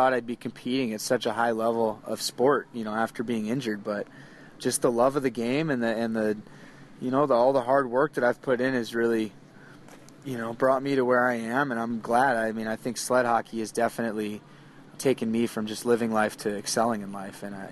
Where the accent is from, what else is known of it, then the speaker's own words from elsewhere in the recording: Phoenix, Arizona, United States; I grew up playing hockey in Phoenix, Arizona.